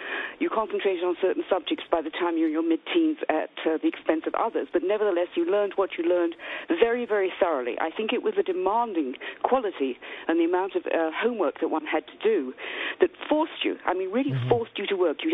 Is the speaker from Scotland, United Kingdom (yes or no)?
no; London, United Kingdom; now in New York, United States; I grew up in London, went to school there through 3 out of 4 years of college.